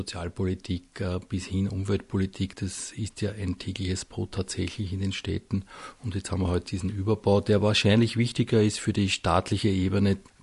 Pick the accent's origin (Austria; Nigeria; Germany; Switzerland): Austria; die Sommermärkte boomen auch bei uns in Österreich